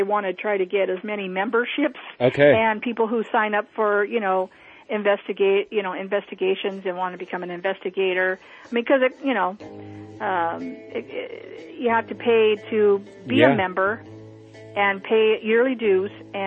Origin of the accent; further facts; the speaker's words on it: Rocklin, California, United States; I just started a meetup as well for where in my hometown of Rockland, California